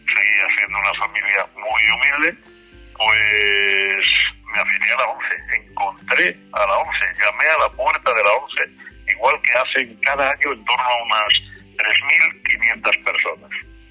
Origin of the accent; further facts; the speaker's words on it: Pontevedra, Galicia, Spain; Yo nací en Pontevedra en una familia muy humilde, en el año 59, muy pobre. Familia muy pobre. Y salimos adelante como buenamente pudimos. Vivía en medio del bosque